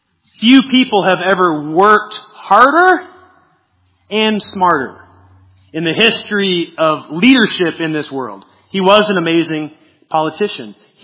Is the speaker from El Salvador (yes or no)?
no; Lincoln, Illinois, United States; I grew up walking distance from the Postville Courthouse. I grew up in Lincoln, Illinois, which was the first town named Lincoln before he was president.